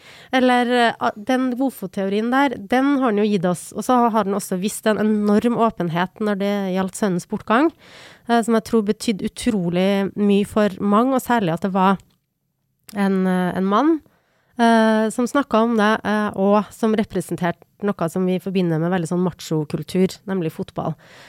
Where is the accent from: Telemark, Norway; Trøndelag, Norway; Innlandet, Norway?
Trøndelag, Norway; den stoltheten som han bidro til at vi hadde som trøndere